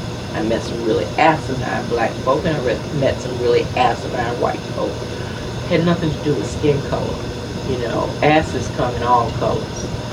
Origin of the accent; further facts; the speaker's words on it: Davidson, United States; because I grew up in Davidson and there weren't no foreigners